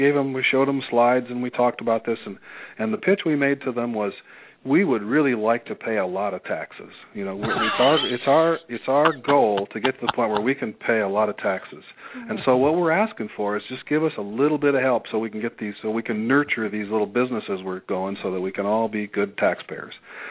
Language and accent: English; South Dakota, United States; also born or lived in California; We're both born and raised in South Dakota.